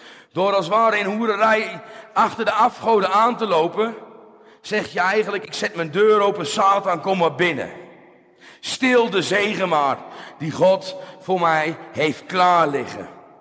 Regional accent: Spakenburg, Utrecht, Netherlands; waar ik vandaan kom in Spakenburg

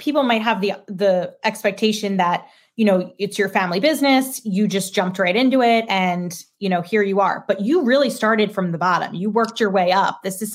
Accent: Broomall, Pennsylvania, United States; Now, I'm a Springfield girl myself. I grew up in Broomall, but then I moved to Springfield, and that's where I live now.

